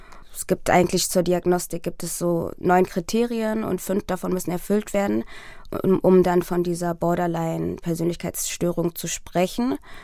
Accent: Berlin, Germany; also born or lived in Sudan; ich bin 37 Jahre alt, ich bin im Sudan geboren und in Berlin aufgewachsen.

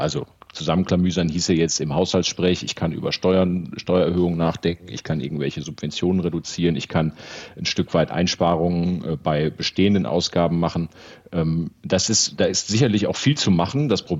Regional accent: North Rhine-Westphalia, Germany; in meiner Heimat, insbesondere in Nordrhein-Westfalen

